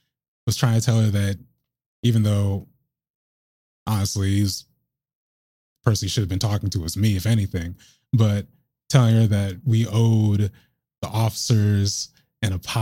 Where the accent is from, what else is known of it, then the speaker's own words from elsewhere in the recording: Lake Oswego, Oregon, United States; we're actually going to be dedicating this week's news segment to my hometown of Lake Oswego and my alma mater, the Lake Oswego School District.